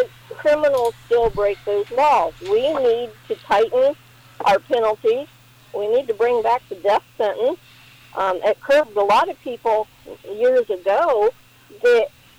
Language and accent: English; United States; I like our Constitution. I'm American.